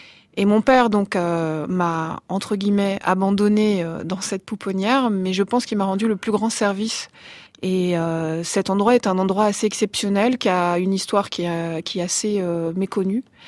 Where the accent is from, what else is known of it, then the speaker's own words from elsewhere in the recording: Île-de-France, France; born there; je suis née dans les Hauts-de-Seine.